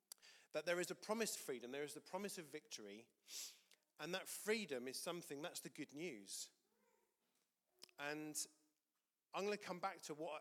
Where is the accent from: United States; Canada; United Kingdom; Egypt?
United Kingdom; England; born and raised in England